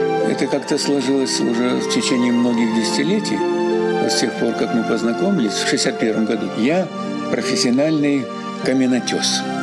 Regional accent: Kazakhstan; now in Russia; Мы приехали оба из Казахстана.

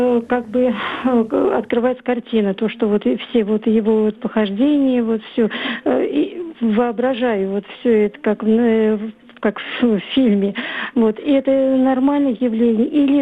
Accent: Tambov, Tambov Oblast, Russia; Я раба Божия из Тамбова.

